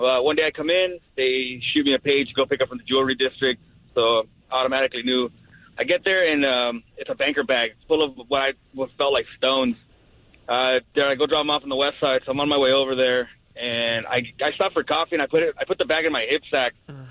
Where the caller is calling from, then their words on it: Bahamas; Well, I don't know if you guys can tell, but I'm calling from the Bahamas right now.